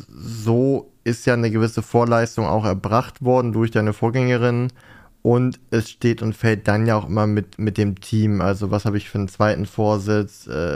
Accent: Northern Germany, Germany; Ich als Norddeutscher

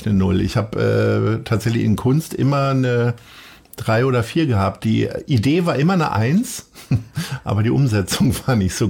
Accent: Hanover, Lower Saxony, Germany; mir nur und, am allerwenigsten als Hannoveraner.

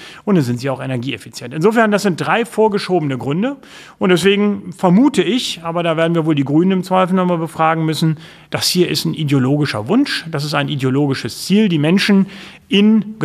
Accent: Lower Saxony, Germany; bin ich, glaube ich, sehr unbayerisch als fast Norddeutscher. Insofern, ich glaube, ich bin ein typischer Niedersachse.

